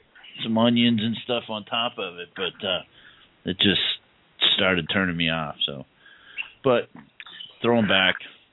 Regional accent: Miami, Florida, United States; born there; Well, and coming from South Florida, I was born in Miami, spent a lot of time fishing down the Keys and everything like that when I was a kid.

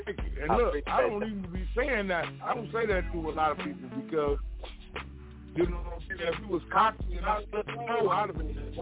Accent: Los Angeles, California, United States; Yeah, that's where I'm from. I'm from South Central LA, brother.

